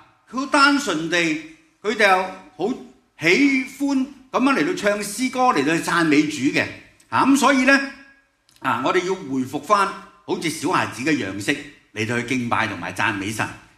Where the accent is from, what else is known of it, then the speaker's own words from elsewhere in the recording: China; 我们中国人的农历新年